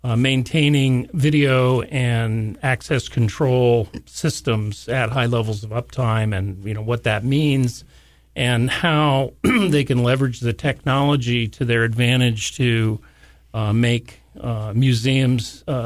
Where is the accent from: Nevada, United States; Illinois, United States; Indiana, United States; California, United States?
California, United States; But I'm all-American from California.